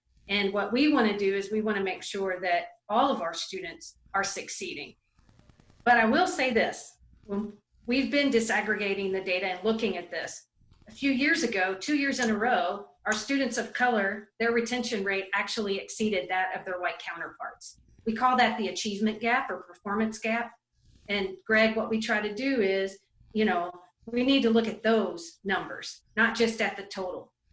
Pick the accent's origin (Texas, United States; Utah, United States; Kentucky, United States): Kentucky, United States; Yes. I grew up in Kentucky.